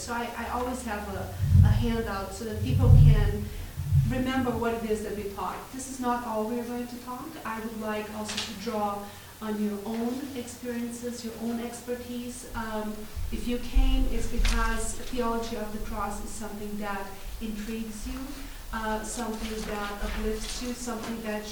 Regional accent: Brazil; now in Decorah, United States; I'm a professor at the Luther College in Decorah, Iowa. I'm originally from Brazil.

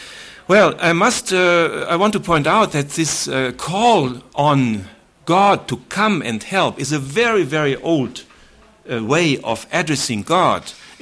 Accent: Germany; also born or lived in Brazil; from Germany and Brazil

